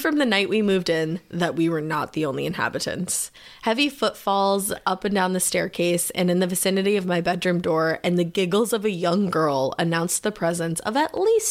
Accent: New Orleans, Louisiana, United States; Anyway, I grew up in the New Orleans area

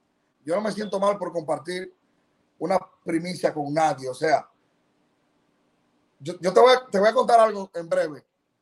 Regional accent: Dominican Republic; uno como latino, como dominicano, nos sentimos felices

